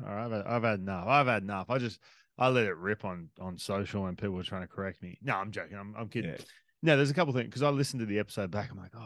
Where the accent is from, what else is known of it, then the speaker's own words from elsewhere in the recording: Australia; I'm Australian.